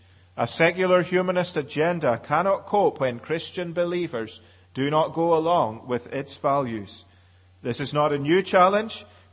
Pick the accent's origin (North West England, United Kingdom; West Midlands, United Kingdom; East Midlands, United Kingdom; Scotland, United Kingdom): Scotland, United Kingdom; born there; And I'm a Scotsman by birth, so you don't get things free from a Scotsman very often.